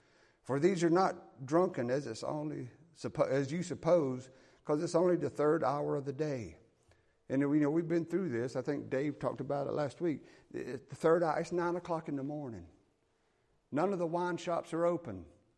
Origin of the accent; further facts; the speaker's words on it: United States; born there; But I was born in America, so my native tongue is English.